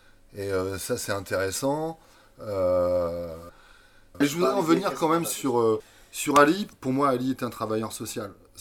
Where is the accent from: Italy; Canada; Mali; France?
France; Pons, Nouvelle-Aquitaine; Moi, je suis né à Cognac, mais je suis un enfant de Pont. J'ai été élevé par mes grands-parents à Pont. Voilà, quoi. Bon, j'ai des origines italiennes aussi à côté